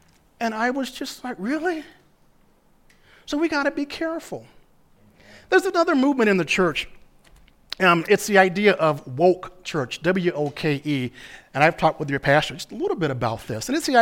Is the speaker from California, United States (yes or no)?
no; Arkansas, United States; I'm from Arkansas, which means I'm country. And we have a saying in Arkansas